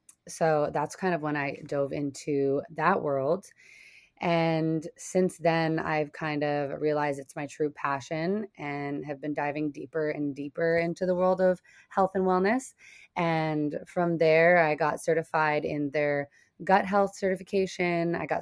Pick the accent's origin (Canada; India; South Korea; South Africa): Canada; London, Ontario; moved away as an adult; now in United States; I'm originally from London, Ontario in Canada. I've been living in the US now for, I think, 9 years.